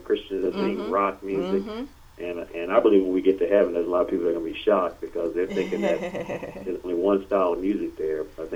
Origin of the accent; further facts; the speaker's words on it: Detroit, Michigan, United States; growing up in Detroit, I started singing there. You know, I started singing in the Baptist church. And then from there, went to high school in Detroit that had a gospel choir.